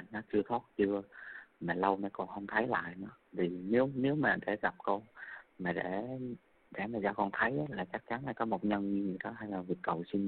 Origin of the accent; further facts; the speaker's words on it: Khanh Hoa, Vietnam; now in Dak Nong, Vietnam; Con ở Khánh Hòa, hiện tại con đang làm ở Đắk Nông cô.